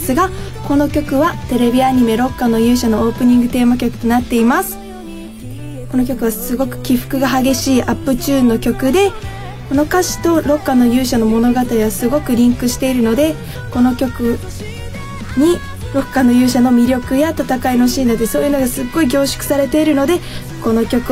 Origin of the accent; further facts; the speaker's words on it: Okinawa, Japan; moved away as an adult; now in Tokyo, Japan; 私は沖縄県沖縄市出身の19歳、沖縄から東京に上京して1ヶ月が経ちました。